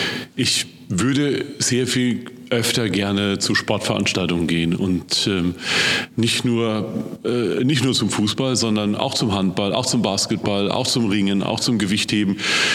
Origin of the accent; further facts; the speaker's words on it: Rhineland-Palatinate, Germany; accent: Palatine German; Aber als Südpfälzer wusste ich sofort, was sich dahinter verbirgt. Als Pfälzer sage ich immer, es ist immer total interessant zu sehen, wie sich das Pfälzisch dann doch untereinander unterscheidet.